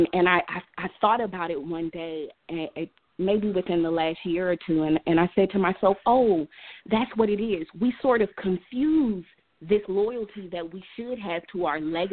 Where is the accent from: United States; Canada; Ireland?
United States; Oakland, California; I grew up in West Oakland, okay?